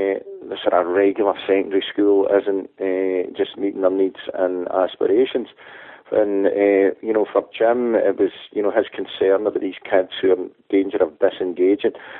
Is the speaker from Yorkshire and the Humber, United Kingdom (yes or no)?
no; Greenock, Scotland, United Kingdom; Now, I started in 1977, teaching science and biology in my hometown of Greenock.